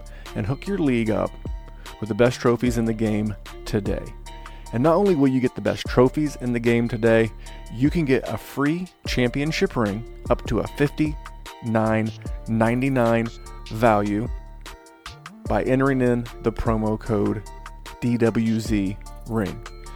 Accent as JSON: {"language": "English", "region": "the South", "country": "United States", "accent": "southern", "said": "You're talking about Jerry's trucker hat. You're talking about my southern accent."}